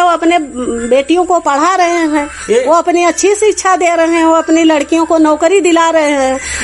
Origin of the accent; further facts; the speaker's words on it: Hajurpur, Uttar Pradesh, India; हजूरपुर के।